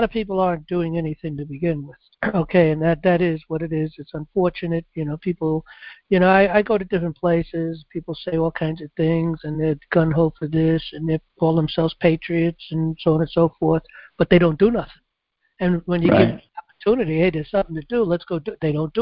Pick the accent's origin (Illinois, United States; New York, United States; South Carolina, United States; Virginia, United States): New York, United States; New York City; I come from New York City myself, and we know Trump.